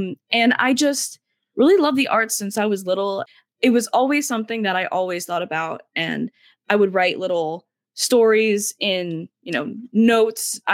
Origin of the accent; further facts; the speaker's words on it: Coopersburg, Pennsylvania, United States; I grew up in Coopersburg, Pennsburg area.